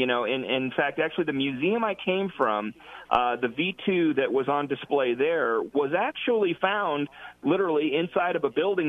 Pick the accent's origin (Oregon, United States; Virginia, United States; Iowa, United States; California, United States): California, United States; Downey; Now, I grew up in Downey, where the Apollo Command Module and the Space Shuttle were built